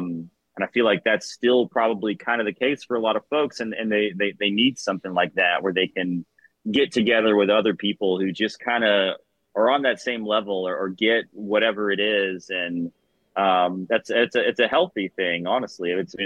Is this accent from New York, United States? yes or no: no; Tallahassee, Florida, United States; growing up in Tallahassee and I'd gone to shows and stuff